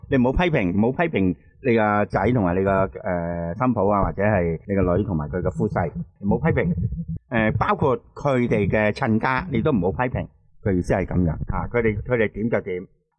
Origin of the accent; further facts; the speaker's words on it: China; 我哋中国人有一句说话嘅